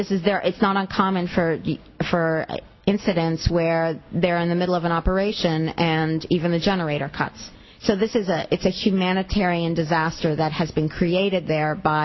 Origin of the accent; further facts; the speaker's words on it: United States; So I'm an American. I don't speak Arabic except for... My parents spoke English at home